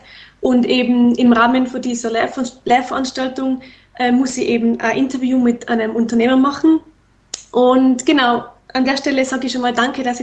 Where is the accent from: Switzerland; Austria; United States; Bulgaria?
Austria; Tyrol; now in Graz, Austria; Ja, hallo … Ich komme ursprünglich aus dem Lechtal in Tirol